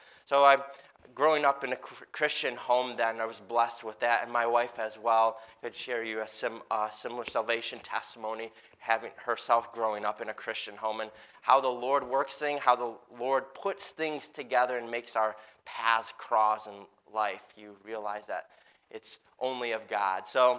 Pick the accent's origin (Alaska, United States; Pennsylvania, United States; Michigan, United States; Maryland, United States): Michigan, United States; Shelby Township; I grew up in Shelby Township. I'm the number six of seven